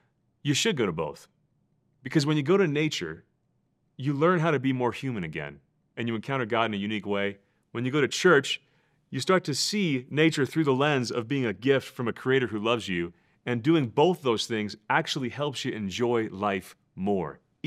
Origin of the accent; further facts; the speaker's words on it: Kansas, United States; I grew up in Kansas, didn't think I'd care.